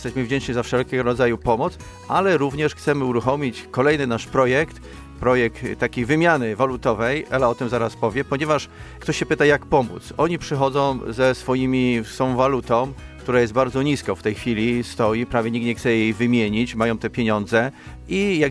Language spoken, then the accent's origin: Polish; Silesian Voivodeship, Poland; pochodzę z pięknych regionów, Beskidu Małego, Żywieckiego